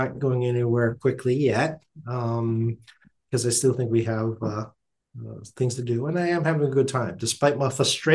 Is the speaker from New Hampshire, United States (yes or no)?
no; Massachusetts, United States; accent: Boston; Oh, here is my full Boston accent comes fruition at this end of a show.